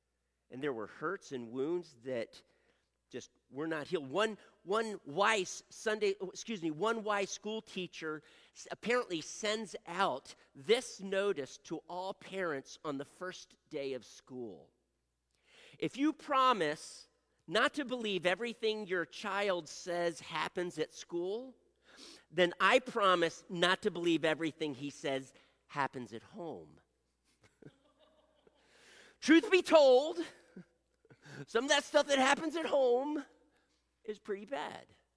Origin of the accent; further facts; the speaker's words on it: Wilmington, Delaware, United States; We're from Wilmington, Delaware, 1,000 miles north of here almost. And we came down here to vacation.